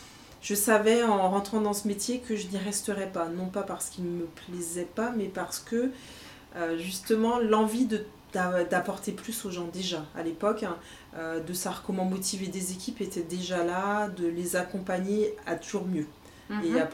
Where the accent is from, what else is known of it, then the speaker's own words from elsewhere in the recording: Troyes, Grand Est, France; born there; also born or lived in French Guiana; d'où je viens de Troyes, je suis née à Troyes.